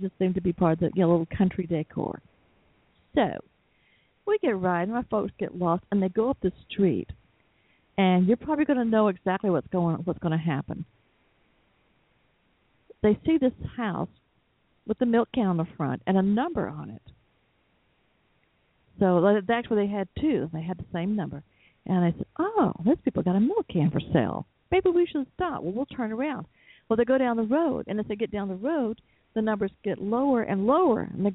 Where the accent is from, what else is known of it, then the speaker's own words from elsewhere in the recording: Atlanta, Georgia, United States; although we grew up in Atlanta, my parents were from more country